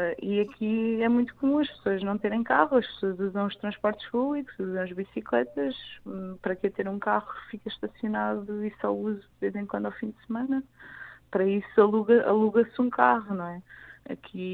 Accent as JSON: {"language": "Portuguese", "country": "Portugal", "moved": "yes", "said": "Eu sou portuguesa, adoro Portugal, mas eu já não me sinto em casa quando vou a Portugal."}